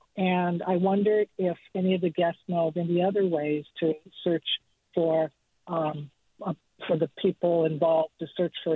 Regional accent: Minnesota, United States; now in Aspen, United States; I was spending some time, a year living out in Aspen, Colorado. I'm originally from Minnesota.

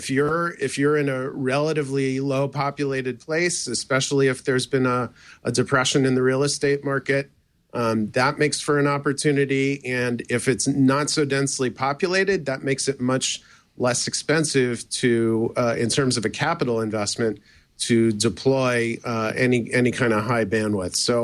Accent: Manhattan, New York, United States; I'm born and raised in Manhattan, and I'm more than a little bit of a parochial snob.

